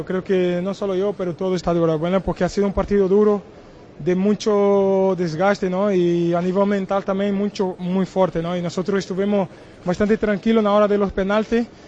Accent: Brazil; born there; Spanish is a second language; la otra parte de la ciudad que nací en Brasil y donde tengo ahí toda mi familia.

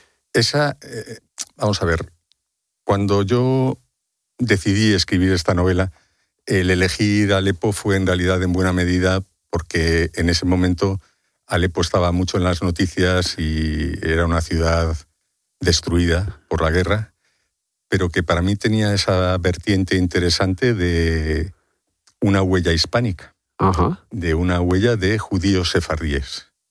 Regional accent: Spain; Y a mí, como español

